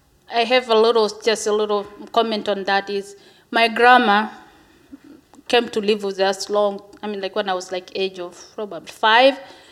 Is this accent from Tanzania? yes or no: yes; Tanzania; I'm originally from Tanzania and married to Joseph from Kenya.